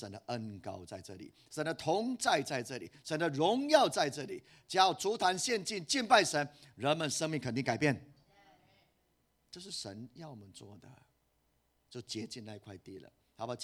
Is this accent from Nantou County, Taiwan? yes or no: yes; Puli, Nantou County, Taiwan; 台湾真是如此，我的故乡埔里也是如此